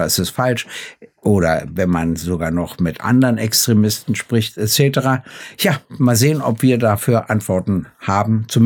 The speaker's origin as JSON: {"language": "German", "region": "East Germany", "country": "Germany", "said": "Und mein letzter Hinweis, ich komme ja aus der DDR."}